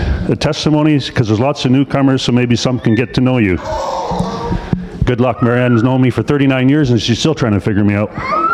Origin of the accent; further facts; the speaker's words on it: Chilliwack, British Columbia, Canada; we're from Chilliwack, BC, born and raised there, both Marianne and I. We grew up in the same church, Dutch Reformed Church.